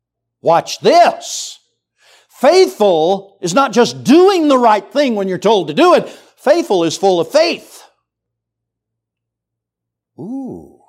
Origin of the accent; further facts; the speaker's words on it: United States; So it's really easy for me as an American to look at them and say, you're not in my culture.